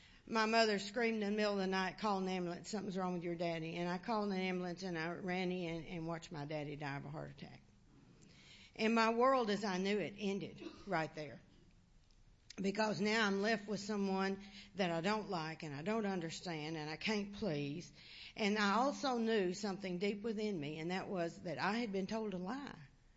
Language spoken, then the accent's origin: English; Arkansas, United States; also born or lived in Newfoundland, Canada; And, of course, you know, I'm from Arkansas, and I've never seen that much snow.